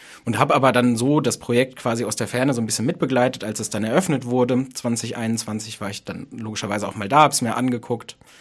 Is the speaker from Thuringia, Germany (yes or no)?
no; Bückeburg, Lower Saxony, Germany; Also ich bin in Bückeburg zur Schule gegangen.